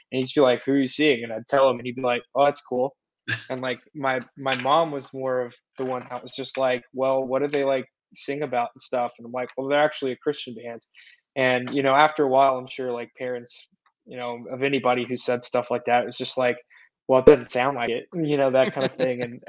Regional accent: Nashville, Tennessee, United States; And for me, like growing up in the Nashville scene, in the Bible Belt, you know, I'm a preacher's kid

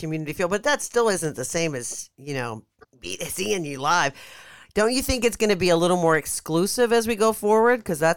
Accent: Pittsburgh, Pennsylvania, United States; I mean, I'm from Pittsburgh, so I know it gets cold.

